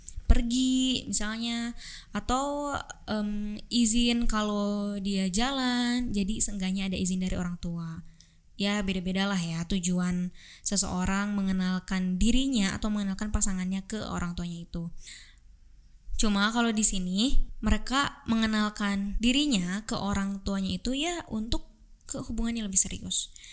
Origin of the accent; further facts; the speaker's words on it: West Java, Indonesia; karena aku orang Sunda ya.